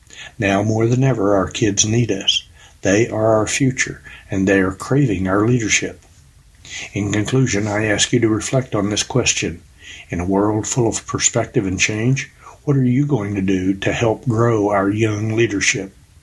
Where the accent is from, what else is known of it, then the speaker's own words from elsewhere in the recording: Fort Worth, Texas, United States; now in Midland, United States; I am not native to Midland, but married a native Midlander, and I love this town. Born and raised in Fort Worth, Midland instantly stole my heart with its hometown feel.